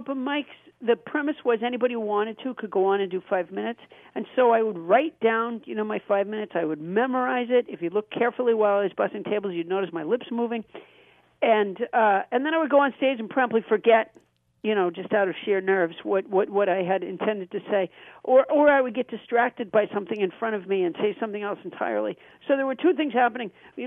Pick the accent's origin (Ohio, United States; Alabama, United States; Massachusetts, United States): Massachusetts, United States; I was very lucky because I was raised in Massachusetts, and Massachusetts had really great schools